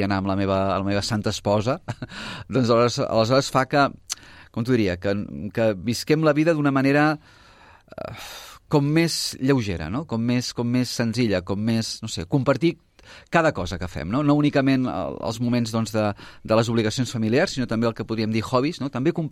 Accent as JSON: {"language": "Catalan", "town": "Sabadell", "region": "Catalonia", "country": "Spain", "said": "Com deia, som gent de Sabadell, amb ganes de fer coses"}